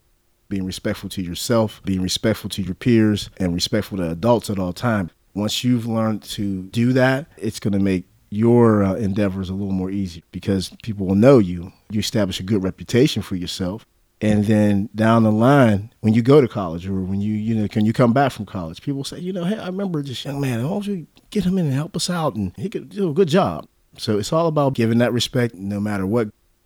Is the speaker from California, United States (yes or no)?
no; McKeesport, Pennsylvania, United States; At the time I was growing up in McKeesport, the one big thing that was becoming huge was the drug game.